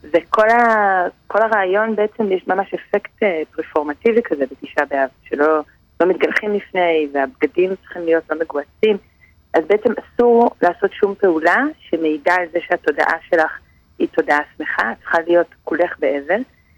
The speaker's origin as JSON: {"language": "Hebrew", "town": "Jerusalem", "region": "Jerusalem District", "country": "Israel", "said": "כלום, אני ירושלמית."}